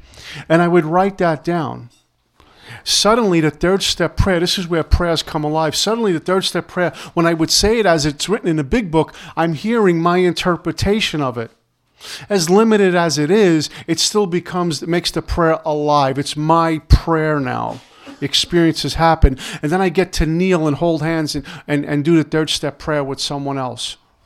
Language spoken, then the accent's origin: English; Brooklyn, New York, United States; But I grew up in Brooklyn, and we didn't talk like thy will